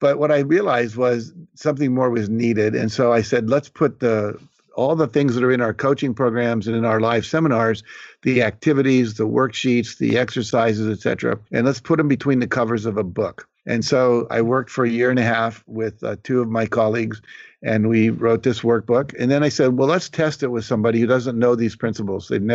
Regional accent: West Virginia, United States; because he knew I grew up poor in West Virginia.

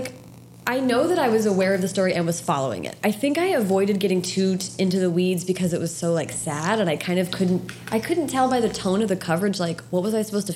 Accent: Seattle, Washington, United States; born there; I was born in Seattle. All my family's up there. I went to college up in Seattle

